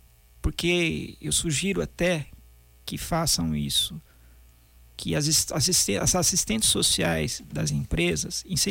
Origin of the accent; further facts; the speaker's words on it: São Carlos, São Paulo, Brazil; Sempre nasci aqui e passei minha infância ali na Vila Prado, na rua Domingos Marino, esquina com a Quintino Bocaiúva.